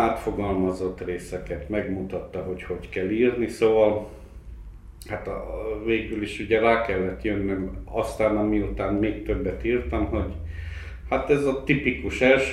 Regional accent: Békéscsaba, Békés, Hungary; born there; Békés Csabán születtem egyébként, szintén ennél a nagynénémnél vendégeskedett édesanyám, amikor megszült.

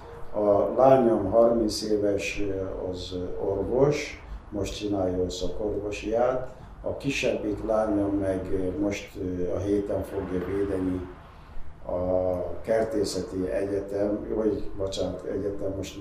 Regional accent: Iraq; Hungarian is a second language; now in Hungary; Irakban, mint Irakból származom

